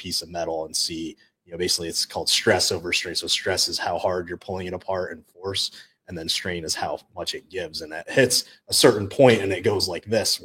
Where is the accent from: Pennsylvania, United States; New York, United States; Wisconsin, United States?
New York, United States; My hometown's like halfway between Buffalo and New York City.